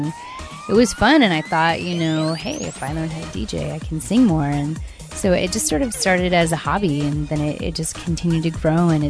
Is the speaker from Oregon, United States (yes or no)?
no; Chicago, Illinois, United States; growing up in Chicago, I started going to house parties when I was 14